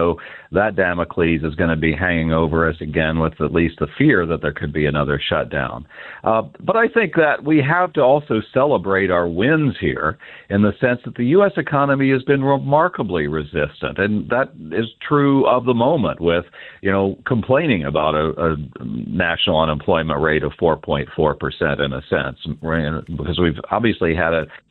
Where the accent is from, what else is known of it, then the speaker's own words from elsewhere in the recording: Kansas, United States; I will tell you briefly that, you know, I grew up in Kansas.